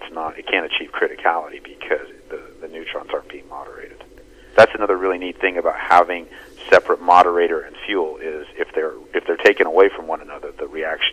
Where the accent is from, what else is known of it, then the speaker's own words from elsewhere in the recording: the West, United States; I'm from the West originally, and I always wondered when I was younger, why didn't we have nuclear reactors in the West?